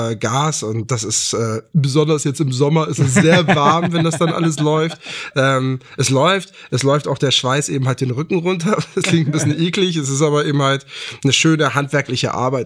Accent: Wilhelmsburg, Hamburg, Germany; weil ich komme ja auch aus Wilhelmsburg.

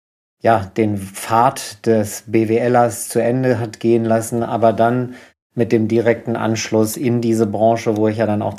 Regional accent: North Rhine-Westphalia, Germany; Ich bin im Sauerland aufgewachsen und das ist meine Sozialisierung.

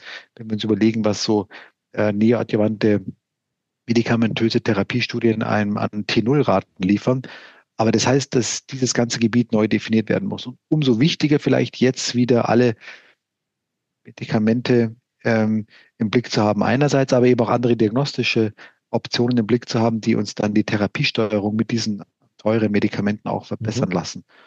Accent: Hamburg, Germany; wie ich als Hamburger dich hier einsortieren würde

